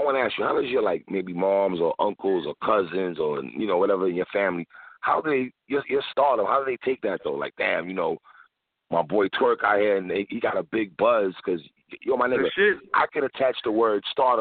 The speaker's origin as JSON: {"language": "English", "region": "New York", "country": "United States", "lives_now": "Miami, United States", "said": "I live in Miami. I'm a New Yorker, but I'm a Jets fan."}